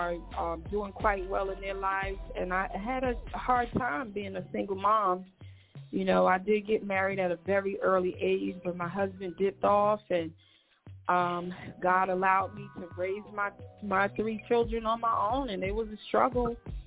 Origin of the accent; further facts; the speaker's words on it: Brooklyn, New York, United States; Well, I'm a singer. I grew up in Brooklyn, New York, singing in church.